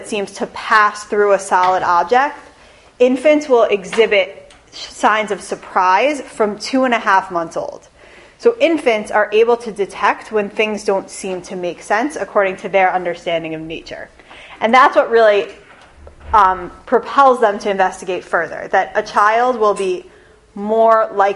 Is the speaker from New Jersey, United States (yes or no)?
yes; New Jersey, United States; I'm from New Jersey originally. When I first got married, we lived in Washington Heights.